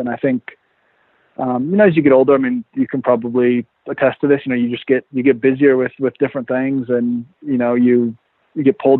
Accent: Oregon, United States; I grew up in Oregon in the mountains.

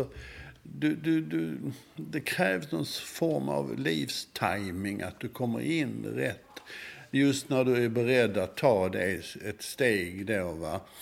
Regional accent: Malmö, Skåne, Sweden; timme efter timme man har suttit på kortfilmsbiograf i Malmö när jag var liten

